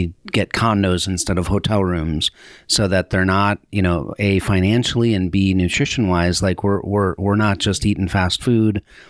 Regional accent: Milwaukee, Wisconsin, United States; You know, I was I grew up in Milwaukee, Wisconsin, the international mecca of skiing.

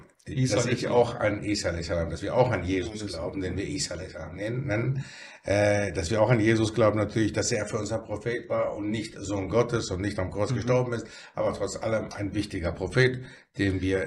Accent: Greece; also born or lived in Germany; Ja, ich bin europäischer Muslim, ich bin Grieche und Deutscher. Ich lebe in Europa, ich lebe in England, ich lebe in Griechenland, ich lebe in Deutschland.

